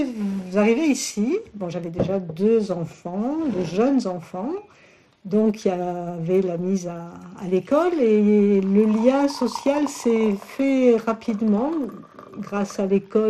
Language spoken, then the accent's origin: French; Cannes, Provence-Alpes-Côte d'Azur, France; born there; je suis née à Cannes sur la côte d'Azur, mais je suis bien contente d'être arrivée ici. Donc je suis née en 1965 et je suis arrivée à Réanette en 1998.